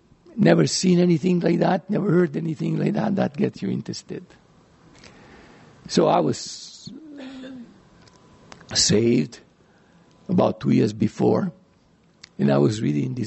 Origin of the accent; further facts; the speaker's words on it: Italy; I studied 8 years of Latin when I was growing up in Italy.